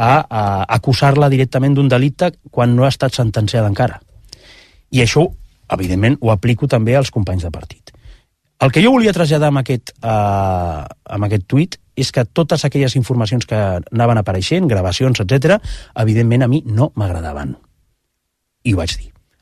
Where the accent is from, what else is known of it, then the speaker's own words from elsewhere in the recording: Catalonia, Spain; Jo quan parlo amb molta gent de Castelló, que és la província que tinc més a prop com a tarragoní, parlem en català.